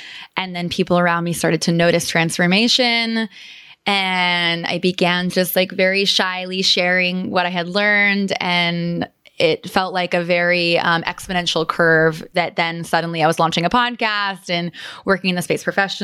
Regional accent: Midwest, United States; I grew up in the Midwest in like a smallish town, conservative values

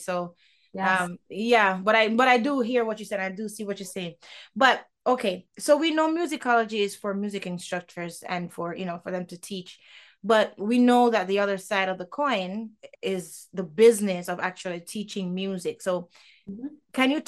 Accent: Jamaica; Yeah, I'm from Jamaica.

